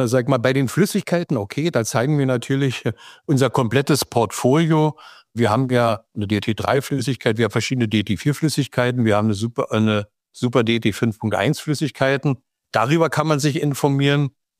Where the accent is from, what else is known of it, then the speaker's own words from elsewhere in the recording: Potsdam, Brandenburg, Germany; ich komme ja aus Potsdam. Das ist hier in Brandenburg